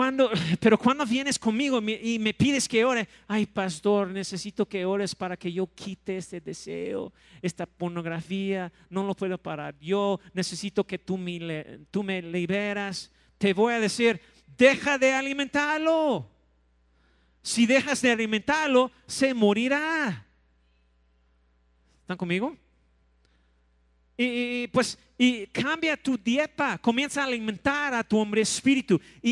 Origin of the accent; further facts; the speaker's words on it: Texas, United States; Soy de Texas y ellos me encantan las camionetas